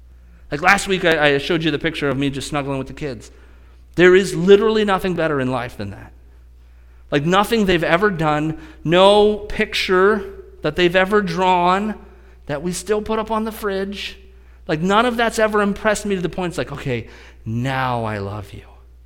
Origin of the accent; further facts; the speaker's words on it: Pennsylvania, United States; I grew up in Western PA.